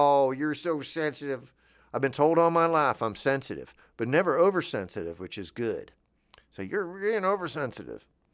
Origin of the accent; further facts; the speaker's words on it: Florida, United States; I know not to do that because I'm from Florida.